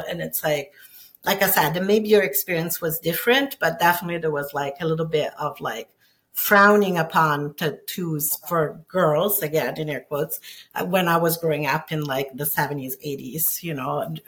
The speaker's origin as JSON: {"language": "English", "country": "Italy", "tie": "born or raised there", "said": "we're both Gen Xers, you know, we're both Gen X. Yes. And I don't know about you, but growing up in Italy"}